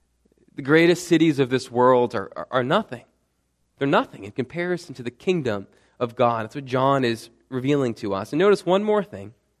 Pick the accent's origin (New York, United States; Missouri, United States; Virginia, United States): New York, United States; New York City; And I come from New York City, and it was interesting.